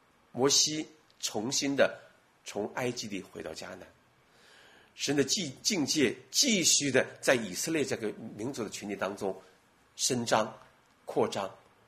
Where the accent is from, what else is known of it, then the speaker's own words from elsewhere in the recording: China; 常常我们中国人常常自傲